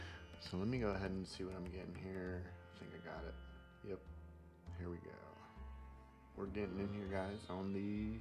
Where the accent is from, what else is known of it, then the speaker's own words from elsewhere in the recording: Illinois, United States; I grew up in the Midwest, so, you know, Chicagoland area, so the intense freezing cold and wind and all that.